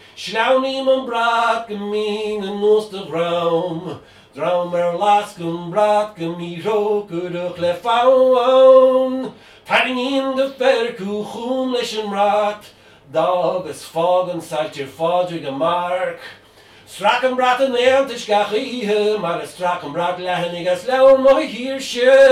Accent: Dublin, Leinster, Ireland; when I grew up in Dublin

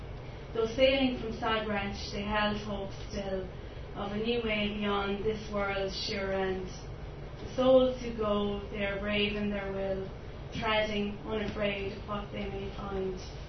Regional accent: Leinster, Ireland; because I'm from Meath and somewhere I always visited, and it's so near to me.

